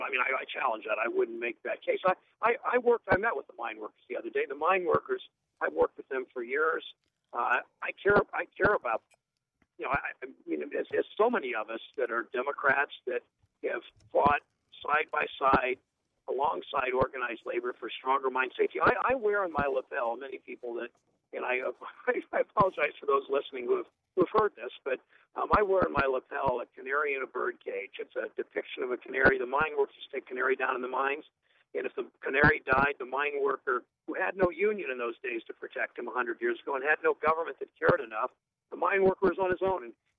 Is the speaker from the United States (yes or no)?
yes; United States; Where I grew up in Richland County working on a family farm.